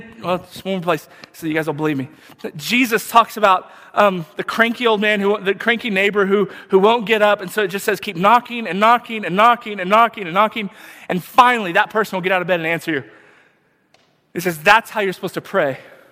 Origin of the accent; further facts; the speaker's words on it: Texas, United States; In my medium-sized town, where I grew up in Texas